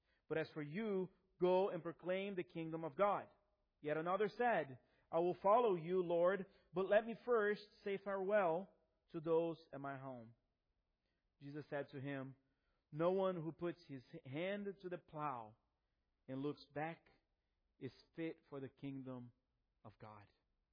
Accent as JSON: {"language": "English", "country": "Brazil", "tie": "born or raised there", "said": "my grandfather, who was a pastor in my hometown in Brazil"}